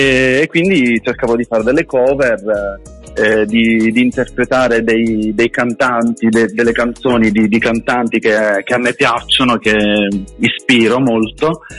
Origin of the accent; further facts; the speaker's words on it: Sicily, Italy; now in Turin, Italy; Sì, io sono siciliano, ma in questo momento vivo a Torino.